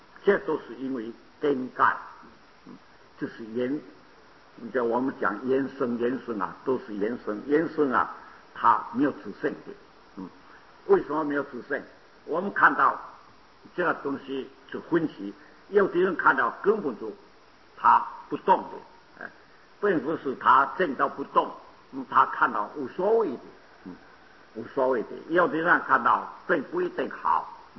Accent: China; 我们中国人啊，讲春天是气候好一点，夏天热。

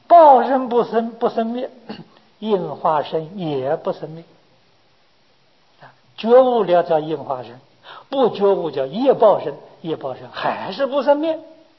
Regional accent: China; 照我们中国人的这个计算的方法，今年是佛灭度之后3009年啊

